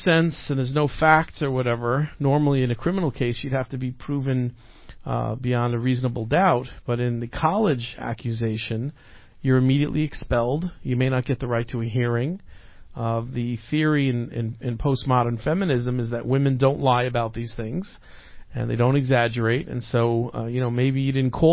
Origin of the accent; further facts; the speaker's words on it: New York, United States; that happened to me a couple of times growing up on Long Island.